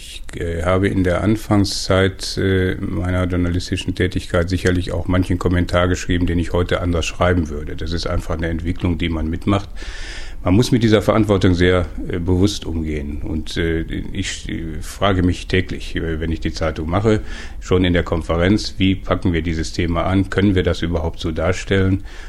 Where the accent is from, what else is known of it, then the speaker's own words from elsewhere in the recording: Westerholt, North Rhine-Westphalia, Germany; Ich bin in Westerholt geboren, gegenüber der Martinuskirche. Ich bin hier in Herten zur Schule gegangen, einer der wenigen Westerholter, die meisten gingen nach Buhr. Und ich bin hier dann eigentlich geblieben